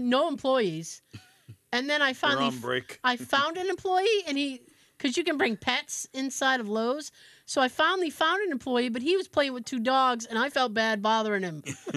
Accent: United States; Because I don't know millimeters. Yeah, I'm American.

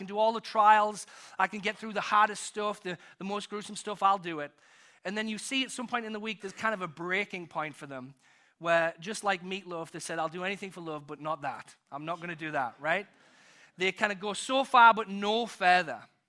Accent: England, United Kingdom; when I was a kid growing up in England, I think I was somewhere around 12 or 13

